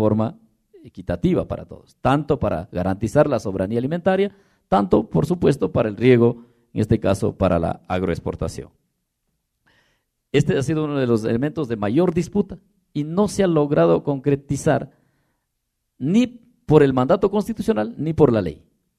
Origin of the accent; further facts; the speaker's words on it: Cebadas, Chimborazo, Ecuador; Yo vengo de Cebadas, el río Cebadas, deben haber escuchado. Este río, cuando yo era niño, tronaba y se escuchaba en mi comunidad.